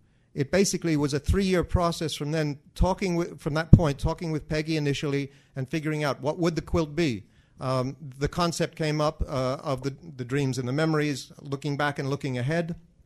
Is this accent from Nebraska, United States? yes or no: yes; Grand Island, Nebraska, United States; now in New York, United States; I live in New York now. I was born and raised in Grand Island.